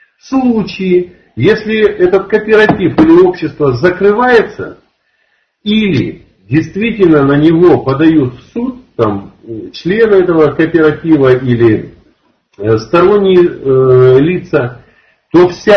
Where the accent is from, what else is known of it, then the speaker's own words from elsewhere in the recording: Far East, Russia; Ну, вы меня извините, мы с Дальнего Востока